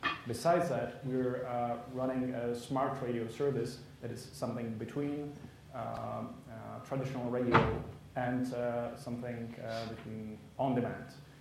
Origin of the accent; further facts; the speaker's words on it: Czechia; Well, I'm coming from Czech Republic